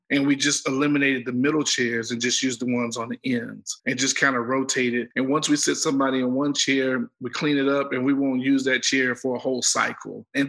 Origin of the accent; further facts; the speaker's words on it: Southern US, United States; Again, I'm from the South, so I think that I'm just being my natural self